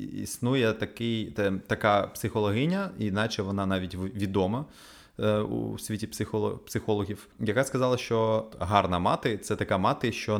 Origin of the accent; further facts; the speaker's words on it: Odesa, Odesa Oblast, Ukraine; Я як справжній одесит відповім питанням на питання.